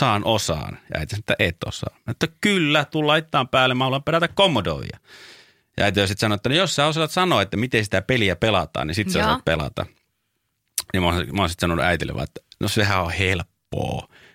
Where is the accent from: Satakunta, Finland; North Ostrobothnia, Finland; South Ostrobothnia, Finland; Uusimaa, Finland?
North Ostrobothnia, Finland; Raahe; oli joku 2 vuotta sitten kavereiden kanssa tuolla kotipuolessa Raahessa.